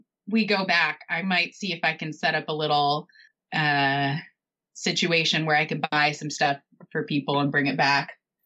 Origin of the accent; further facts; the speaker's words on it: New Zealand; oh yeah, you know, I'm coming from New Zealand and all that stuff.